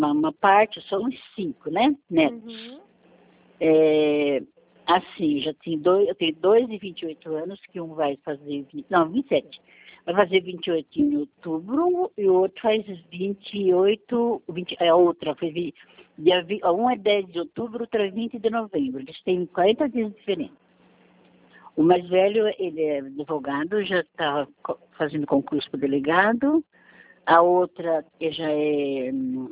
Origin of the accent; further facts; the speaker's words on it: Botucatu, São Paulo, Brazil; É, eu sou de Botucatu, então.